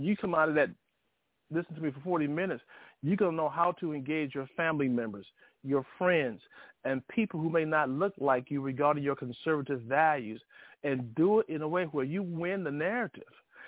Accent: Alabama, United States; I grew up in Alabama.

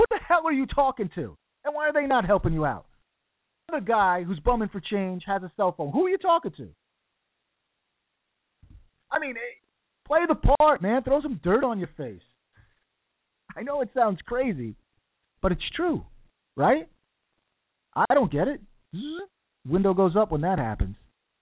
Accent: New York, United States; I don't know if it's because I come from New York and I think I'm a tough guy.

